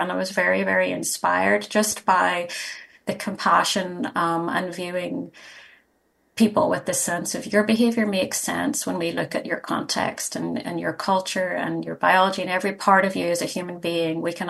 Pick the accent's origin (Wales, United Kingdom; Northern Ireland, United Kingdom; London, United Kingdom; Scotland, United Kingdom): Northern Ireland, United Kingdom; Belfast; I'm from Northern Ireland. I'm from Belfast. And grew up there, and there were not services there.